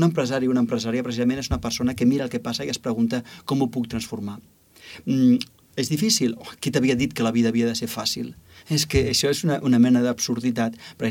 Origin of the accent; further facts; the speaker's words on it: Catalonia, Spain; nosaltres com a catalans hauríem de tenir molt clar de quina forma nosaltres podem transformar la nostra societat